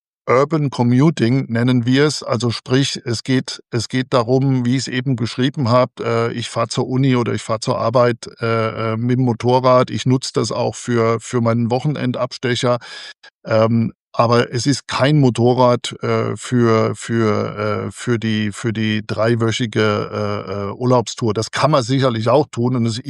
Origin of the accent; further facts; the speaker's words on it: Rhineland-Palatinate, Germany; Ich komme aus dem Westerwald und da gibt es so wunderschöne kleine Straßen.